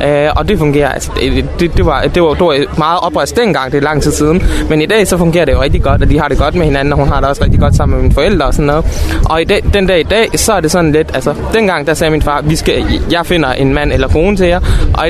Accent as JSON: {"language": "Danish", "country": "Sri Lanka", "said": "jeg kommer også fra Sri Lanka"}